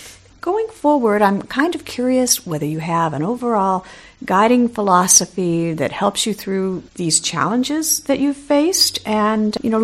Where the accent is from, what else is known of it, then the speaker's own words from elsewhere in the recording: La Mesa, California, United States; The presentation commemorates the 100th anniversary of La Mesa, my hometown.